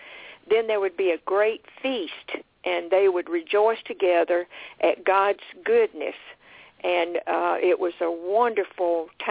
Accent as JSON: {"language": "English", "town": "Florence", "region": "South Carolina", "country": "United States", "said": "My dad worked on the railroad. I'm from Florence, South Carolina."}